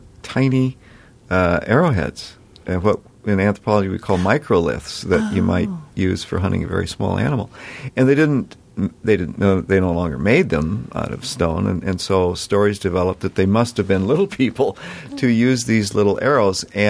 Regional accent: Montana, United States; And where I grew up in Montana, the guys I played sports against, the Crow Indians, great, great, great folks, had their little people story.

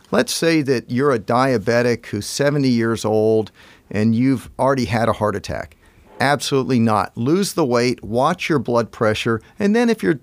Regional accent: Houston, Texas, United States; I came from the South. The average African-American in Houston, Texas, ate 12,000 milligrams of sodium a day.

